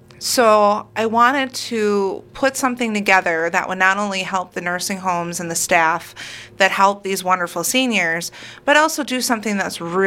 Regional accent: Wisconsin Rapids, Wisconsin, United States; I grew up here in Wisconsin Rapids.

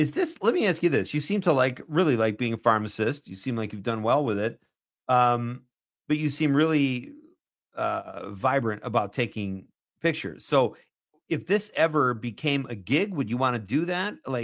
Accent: Chicago, Illinois, United States; I always loved the Chicago skyline. You know, it was my hometown.

